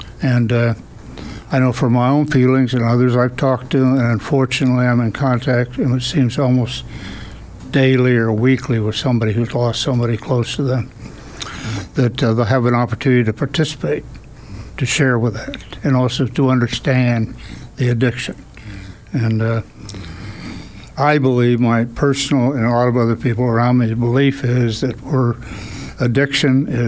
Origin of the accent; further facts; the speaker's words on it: Covina, California, United States; now in Laguna Beach, United States; For 40 years. I grew up in San Gabriel Valley, Covina.